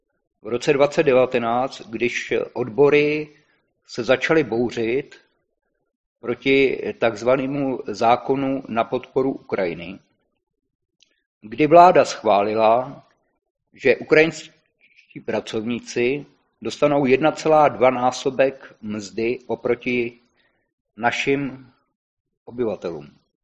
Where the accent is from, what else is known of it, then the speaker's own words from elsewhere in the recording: Jihlava, Vysočina Region, Czechia; já jsem z Jihlavy. U nás bohužel bylo teda německé město, byli jsme vyčleněni vlastně z Moravy, patřili jsme pod Říši.